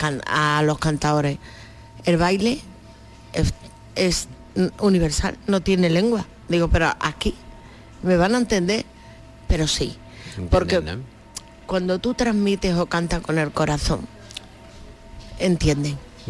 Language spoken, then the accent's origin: Spanish; Mexico; accent: Mexican; now in Switzerland; Dices que tengo un deje mexicano, pero si vieras lo que hago con el diccionario, sí, sí. No hablo inglés ni el castellano perfecto, pero me defiendo. Pero lo más gracioso es que cuando yo llegué a Suiza, porque en México...